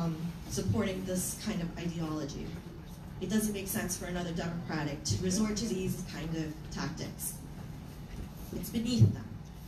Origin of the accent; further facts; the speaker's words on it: Bayonne, New Jersey, United States; I grew up in America. I lived in Bayonne for most of my life. I don't know if you guys know Bayonne, but it's a very diverse city now, but when I was growing up, it was mostly white.